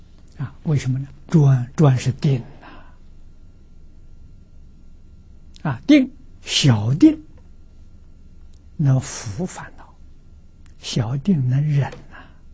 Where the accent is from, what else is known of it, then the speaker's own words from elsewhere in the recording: China; 啊，我们中国人讲立志，志不立，那你这个一生呢，你没有方向，没有目标，你不会有结果。